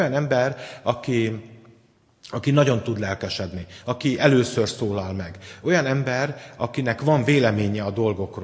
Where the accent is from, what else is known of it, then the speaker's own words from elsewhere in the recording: Tiszántúl, Hungary; Én tiszántúli vagyok